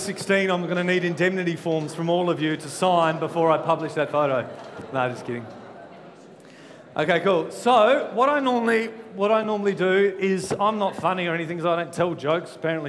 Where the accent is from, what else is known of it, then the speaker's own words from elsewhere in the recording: Victor Harbor, South Australia, Australia; I grew up in Victor, so I live in Victor now, Victor Harbour, which is very close to Goolwa.